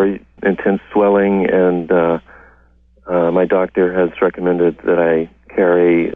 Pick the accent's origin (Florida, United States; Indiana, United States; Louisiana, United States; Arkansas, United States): Louisiana, United States; now in Santa Cruz, United States; I'm from Louisiana, and there we have poison ivy. I've never been allergic to poison ivy, and when I moved to Santa Cruz 29 years ago, I never got poison oak